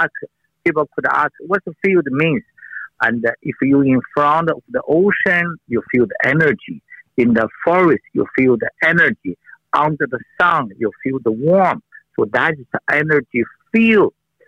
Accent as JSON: {"language": "English", "country": "China", "second_language": "English", "said": "I came from China. I study modern medicine as MD and a traditional Chinese medicine as a doctor of acupuncturist."}